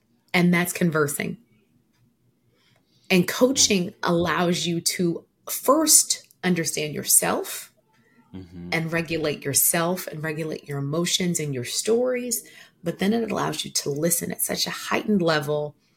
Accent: Pennsauken, New Jersey, United States; So I grew up in Pensauken, so right across the bridge from Philly.

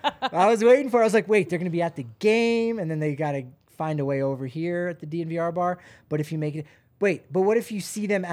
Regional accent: New Jersey, United States; After each ad read, I'm supposed to mention that I'm from New Jersey for anyone that doesn't know or wants to know.

